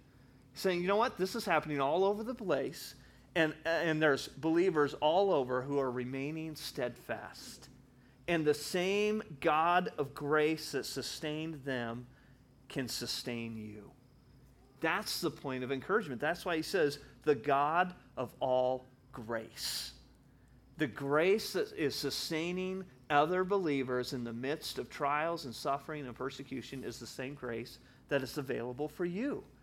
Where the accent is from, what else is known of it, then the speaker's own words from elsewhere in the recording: Littleton, Colorado, United States; I grew up in Littleton, which is right there by Columbine.